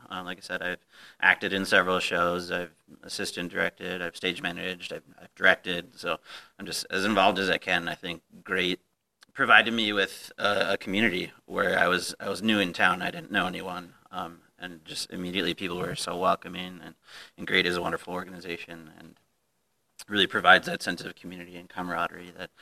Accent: Northfield, Minnesota, United States; I've been a theater junkie since high school, and I grew up in Northfield, and I moved up here about 4 years ago

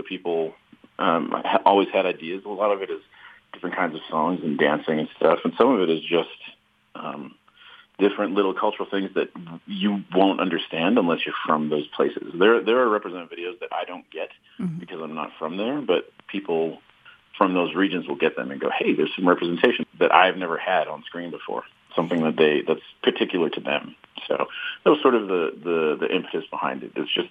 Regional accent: Bemidji, Minnesota, United States; it was a strange kid growing up in Bemidji

